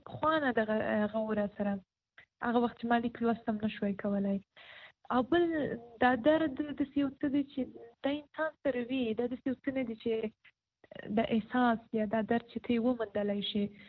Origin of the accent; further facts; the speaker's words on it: Paktia, Afghanistan; also born or lived in Kabul; زه د پکتیا ولایت یم.